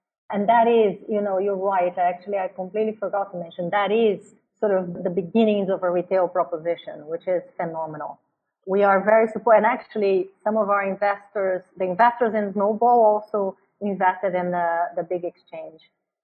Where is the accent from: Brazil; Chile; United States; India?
Brazil; I grew up in Brazil, grew up seeing a lot of inequality and poverty.